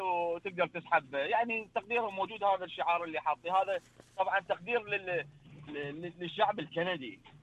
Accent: Iraq; now in Australia; أنا كعراقي لو كان عندي جواز عراقي

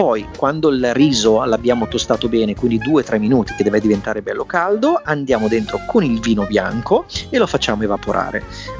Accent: Milan, Lombardy, Italy; da bravo polentone, da milanese

